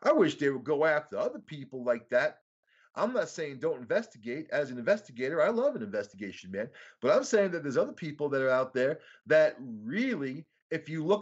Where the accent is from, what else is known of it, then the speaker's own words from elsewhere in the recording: Rockville Centre, New York, United States; people I grew up with in Rockville Center, Long Island.